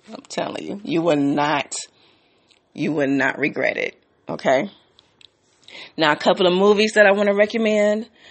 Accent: Detroit, Michigan, United States; also born or lived in San Diego; I grew up in Detroit, but in my earlier years, I grew up in San Diego.

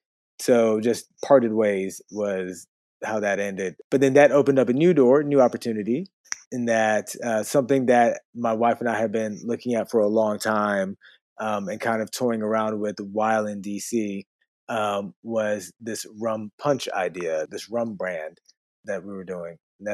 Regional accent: Botswana; I'm from Botswana.

